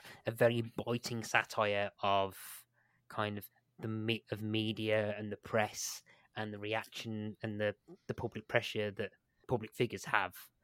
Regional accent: Warsaw, Masovian Voivodeship, Poland; I'm actually from Warsaw, so make that if you will.

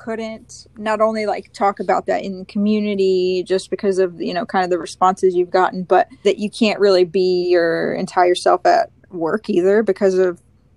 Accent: Southeast, United States; and we're both from the Southeast, is it because it was like, you know, you kind of don't want to talk about it there?

